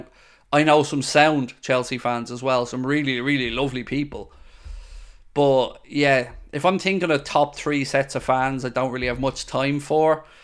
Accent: Ireland; because I'm Irish and I don't live in England.

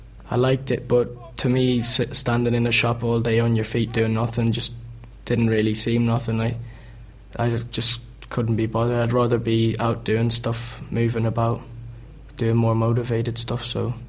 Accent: Armagh, Northern Ireland, United Kingdom; also born or lived in England; I'm 20 years old. I'm from Northern Ireland in Armagh. I lived in England for 10 years. I moved back 2 years ago.

